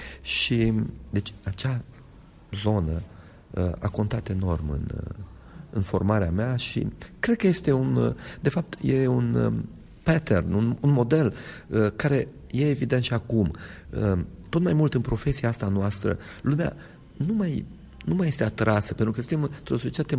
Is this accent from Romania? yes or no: yes; Orăștioara de Sus, Hunedoara County, Romania; satul meu, pe Orăștioara de Sus, se va înfrățit cu satul președintelui societății din Moldova